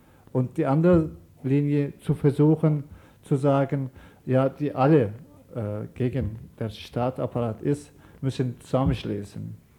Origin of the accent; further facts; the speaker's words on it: Turkey; German is a second language; Also allein Schwierigkeiten, sofern wir kommen aus der Türkei.